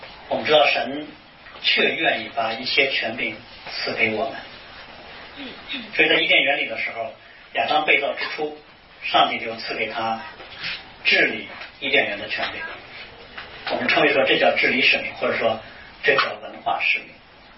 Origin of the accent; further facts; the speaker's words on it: China; 这句话从某个角度而言不是属于我们中国人的